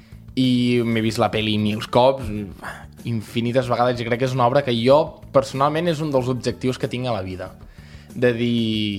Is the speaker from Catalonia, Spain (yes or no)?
yes; Sant Celoni, Catalonia, Spain; crec que a Sant Celoni li falta molt, o sigui, crec que podríem estar millor del que estem, però m'agrada molt el meu poble i me l'estimo molt.